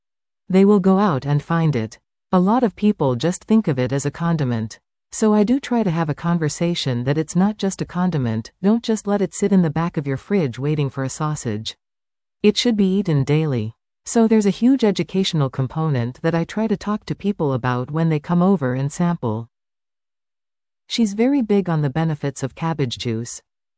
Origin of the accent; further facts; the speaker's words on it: Czechia; I'm also originally from the Czech Republic, so I grew up with fermentation. My grandparents fermented all the time.